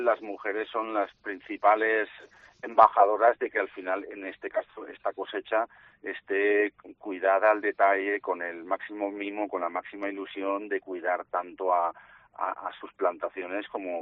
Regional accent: Valencia, Valencian Community, Spain; que yo soy de Valencia

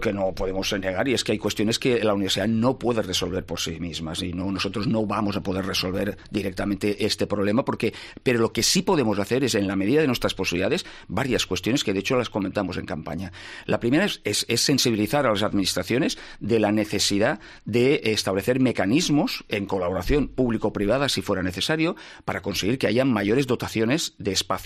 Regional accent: Ontinyent, Valencian Community, Spain; Yo mismo vine a estudiar a Valencia, lo dije en alguna ocasión, yo soy de Ontinyent, pero claro, esto pasó hace muchos años

